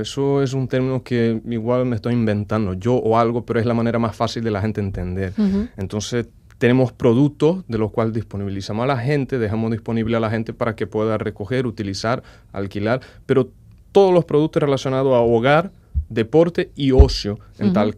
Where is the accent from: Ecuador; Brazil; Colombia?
Brazil; Spanish is a second language; moved away as an adult; also born or lived in Barcelona; now in Bilbao, Spain; Yo soy de Brasil. Uh-huh. He vivido en Barcelona por 3 años, donde conocí a mi esposa.